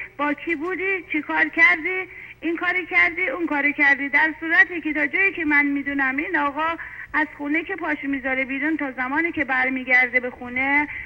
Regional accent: Mashhad, Razavi Khorasan, Iran; من خودم مشهدیم، من بچه مشهدم،

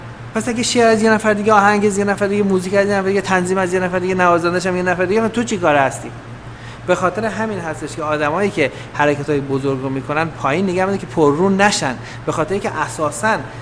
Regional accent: Iran; ما ایرانی هستیم، 5000 سال تمدن داریم

